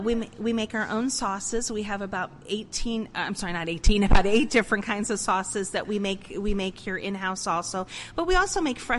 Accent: Italy; And I focus a lot on Italy because I'm Italian. I was born in Italy, so this is what I grew up with.

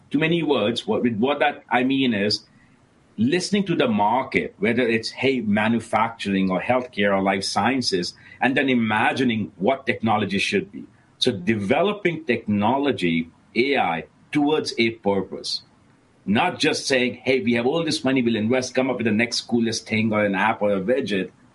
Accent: Midwest, United States; I'm from the Midwest. I stay close to Notre Dame.

